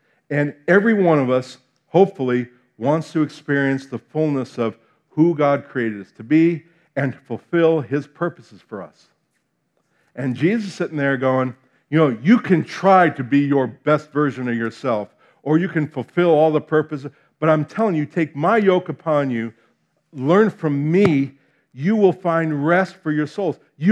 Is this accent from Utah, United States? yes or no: no; New Jersey, United States; I'm from New Jersey. So you know, we expect the worst and are always surprised when things turn out.